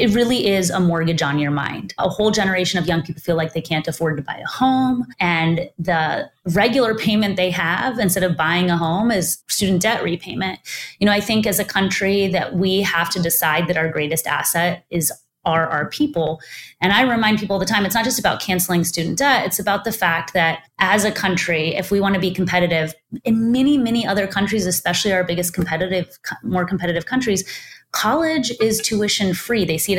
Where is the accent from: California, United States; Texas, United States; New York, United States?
Texas, United States; including in places like my home state of Texas